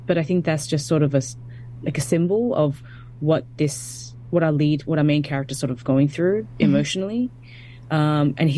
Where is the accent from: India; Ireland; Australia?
Australia; now in Los Angeles, United States; I'm a composer for film and TV, born and raised in Australia, and have been living in LA for the past, I would say, 6 years or so.